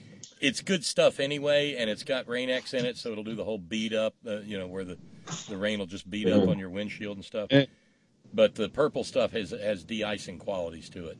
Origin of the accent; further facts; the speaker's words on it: Alabama, United States; We got where I grew up in Alabama, you know, we might get an inch in a winter.